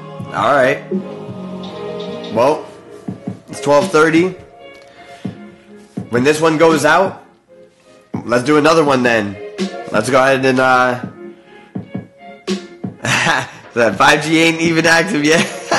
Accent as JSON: {"language": "English", "town": "Erie", "region": "Pennsylvania", "country": "United States", "tie": "born or raised there", "said": "They moved from my hometown, which at that time was Erie, Pennsylvania, and they moved to California"}